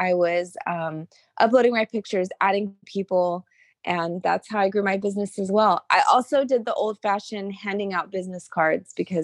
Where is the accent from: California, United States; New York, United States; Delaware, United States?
California, United States; Sacramento; also born or lived in Georgia; because I lived in Georgia at the time. And so I, came back home to California and I'm from Sacramento.